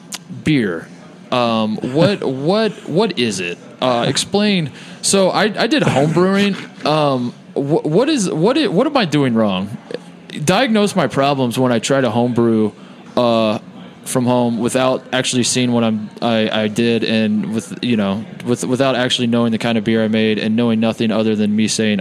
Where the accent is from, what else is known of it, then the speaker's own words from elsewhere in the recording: Indiana, United States; I grew up in Indiana, and I grew up an IU fan.